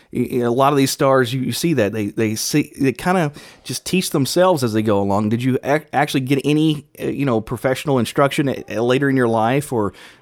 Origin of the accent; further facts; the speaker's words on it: Kentucky, United States; sometimes they'll hear these little bitty nuances come out of my voice, that notice that I'm from Kentucky, okay?